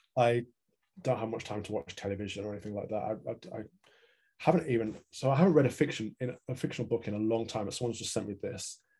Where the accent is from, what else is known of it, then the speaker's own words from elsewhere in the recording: Midlands, United Kingdom; Well, I'm from the Midlands. So I've spent a lot of time in the middle of the country